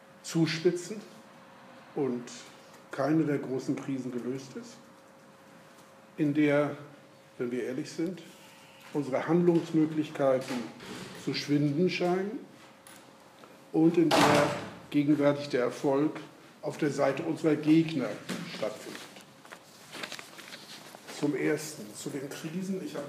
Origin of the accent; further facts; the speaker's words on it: Kiel, Schleswig-Holstein, Germany; als Kieler habe ich da ein bisschen Probleme